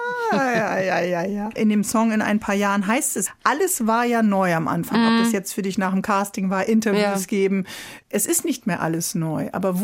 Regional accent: Northern Germany, Germany; an Marinas jetzt als Norddeutsche, die ja viel an unterschiedlichen Marinas war.

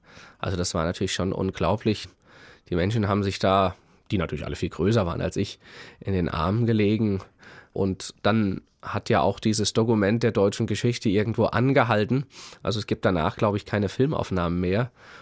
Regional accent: Germany; So hat man ja bei uns in der DDR gesagt.

